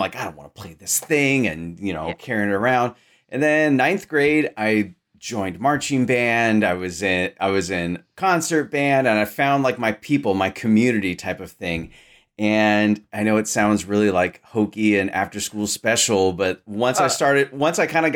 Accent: Sacramento, California, United States; So I grew up in Sacramento, California.

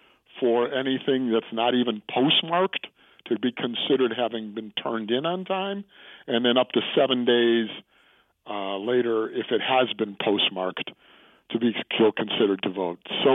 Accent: Chicago, Illinois, United States; And then I'm also originally from Chicago.

